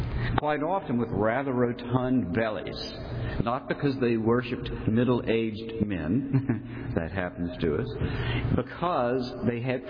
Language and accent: English; Richmond, Virginia, United States; When I grew up in Richmond, Virginia, when we drove down Monument Avenue, not surprisingly, there were monuments on it.